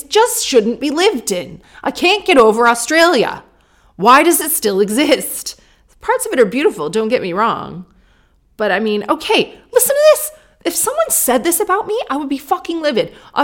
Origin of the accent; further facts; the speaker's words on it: Sarnia, Ontario, Canada; okay, I grew up in Sarnia. You know that I don't like my hometown and I talk about it quite negatively.